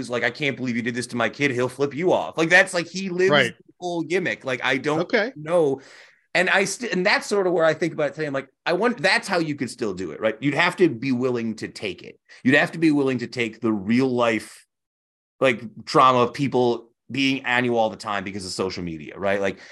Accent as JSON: {"language": "English", "town": "Utica", "region": "New York", "country": "United States", "said": "I don't think they would have let me say that I was from Utica."}